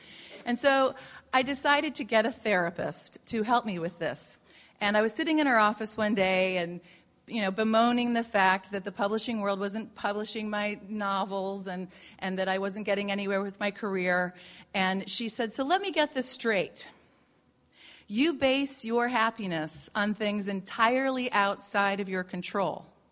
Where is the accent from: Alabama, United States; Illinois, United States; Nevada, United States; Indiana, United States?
Illinois, United States; accent: Midwest; actually pronounced catton because I came from the Midwest, around the block in suburban Chicago before the age of 10.